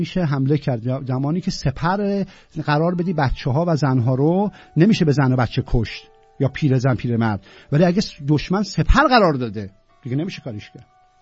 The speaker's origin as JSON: {"language": "Persian", "town": "Tehran", "region": "Tehran Province", "country": "Iran", "said": "به جرم اینکه من ایرانی تهرانیم"}